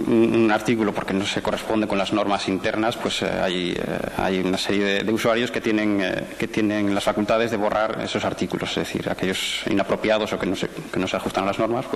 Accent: Astorga, Castile and León, Spain; la entrada que existía sobre Astorga, que es la ciudad de donde yo soy

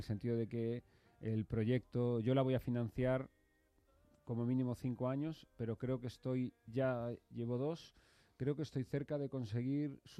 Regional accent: Galicia, Spain; yo creo que eso tiene mucho que ver con que soy gallego.

